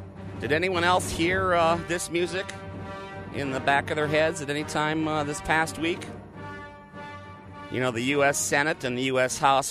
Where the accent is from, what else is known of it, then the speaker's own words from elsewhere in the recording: Minnesota, United States; ours is not a culture now where I can keep my front door unlocked as I did growing up in Minnesota.